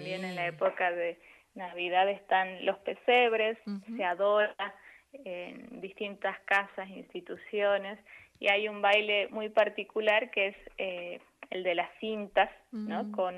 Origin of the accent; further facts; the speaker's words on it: Abrapampa, Jujuy, Argentina; mi infancia estuvo en Abrapampa, con la música, con los silencios, con los vientos, con los cerros.